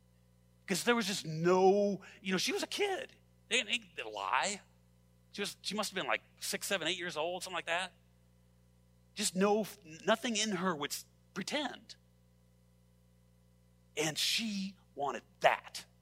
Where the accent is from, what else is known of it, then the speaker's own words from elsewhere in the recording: California, United States; And I grew up in California, the LA Orange County area. If you know, it's like constant streets and cement and asphalt, right?